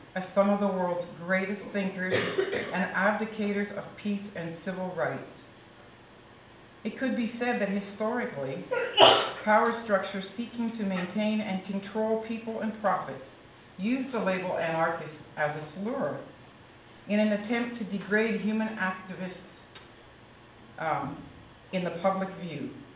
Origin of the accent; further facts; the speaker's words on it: Northwest Canada, Canada; I'm a Native American. I grew up in Northwest Canada with the Salish people. I'm Cree, but I grew up with the Salish people in a traditional community, so I think I've been blessed with having a dual worldview.